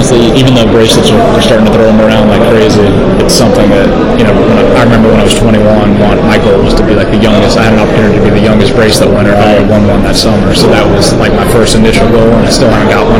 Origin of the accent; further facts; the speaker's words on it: Alabama, United States; sort of where I grew up in Alabama, it's not like that.